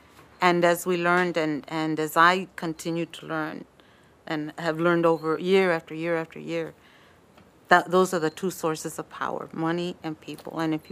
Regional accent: Bakersfield, California, United States; I grew up in Bakersfield, which has, when I was growing up there, was very, very racially polarized. It was very brown and white, and I was brown, or I am brown.

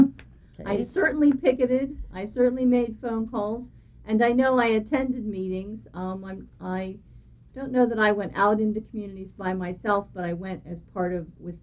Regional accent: Pennsylvania, United States; I grew up in Butler County, Pennsylvania.

